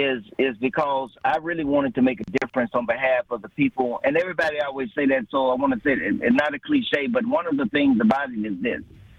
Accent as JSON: {"language": "English", "town": "Abbeville", "region": "Mississippi", "country": "United States", "tie": "born or raised there", "lives_now": "Milwaukee, United States", "said": "But I grew up in Abbeville, Mississippi, as a town of about 316 people. Used to pick cotton for two of 100. That's $2 for every 100 pounds of cotton. But I came here to Milwaukee to teach."}